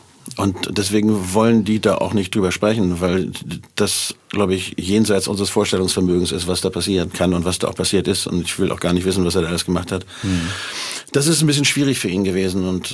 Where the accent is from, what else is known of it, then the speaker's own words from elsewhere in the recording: Hamburg, Germany; born there; Wir sind beide in Hamburg geboren, aber als Thorsten geboren wurde, waren wir theoretisch schon in Isernhagen. Mhm. Das ist bei Hannover, Groß-Wohl-Wehl, die Ecke.